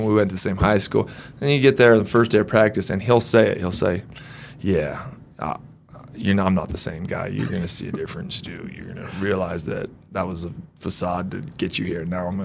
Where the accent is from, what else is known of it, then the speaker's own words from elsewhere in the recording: Orem, Utah, United States; Yeah, so I grew up in Orem, Provo, Utah. I have four older brothers